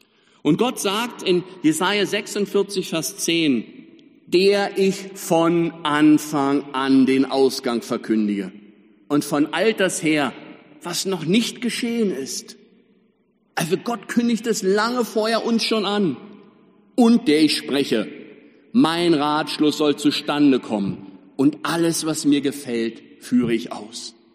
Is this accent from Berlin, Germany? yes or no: yes; Tempelhof, Berlin, Germany; born there; Also als wenn irgendwo es Schriften gäbe, wo drin steht, 1259 schon drin steht, dass ich mal in Tempelhof geboren werden soll.